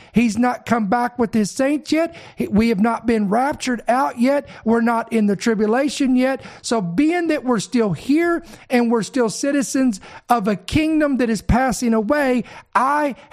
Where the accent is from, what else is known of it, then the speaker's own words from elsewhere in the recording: United States; I get to vote. I'm an American. I have a civil duty to vote.